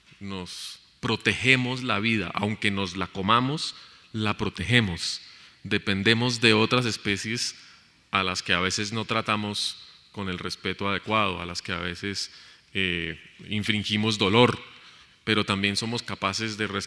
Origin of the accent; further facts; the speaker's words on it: Colombia; yo como colombiana, si me parece bien o no